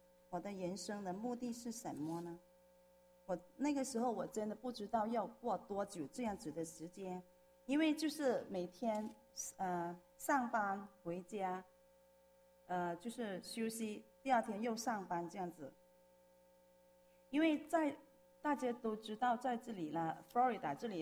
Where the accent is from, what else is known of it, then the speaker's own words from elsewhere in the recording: Guangdong, China; 因为我是广东人，